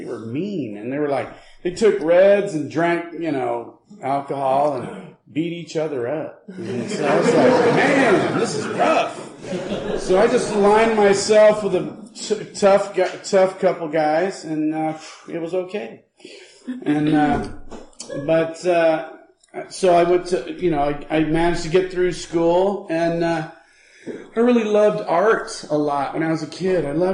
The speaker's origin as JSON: {"language": "English", "town": "Santa Barbara", "region": "California", "country": "United States", "tie": "born there", "also_born_or_lived": "Berkeley", "said": "And my parents, I was born in Santa Barbara."}